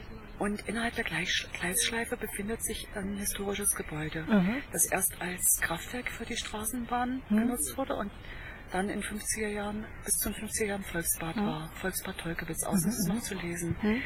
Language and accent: German; Dresden, Saxony, Germany; also ich komme aus Stresen.